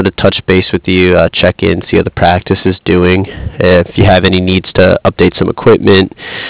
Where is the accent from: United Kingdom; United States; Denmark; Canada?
United Kingdom; Cardiff, Wales; I'm from Cardiff.